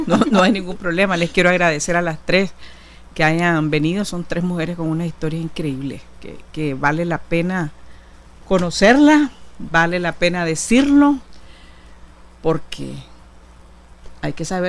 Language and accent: Spanish; Chinandega, Nicaragua; Yo de Chinandega, comandante.